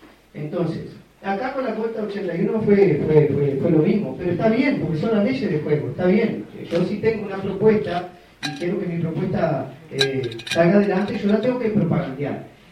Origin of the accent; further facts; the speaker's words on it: Tacuarembó, Uruguay; soy maestro de esta localidad. Hace 15 años que vivo acá, soy de Tacuarembó.